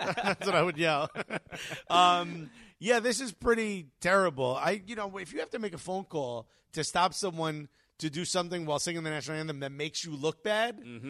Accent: United States; Bro, we don't stop being American out here, bro.

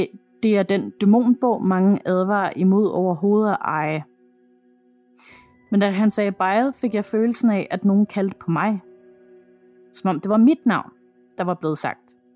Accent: Tappernøje, Zealand, Denmark; Der var så mange af dem dernede i Tappernøje-området, hvor jeg er vokset op.

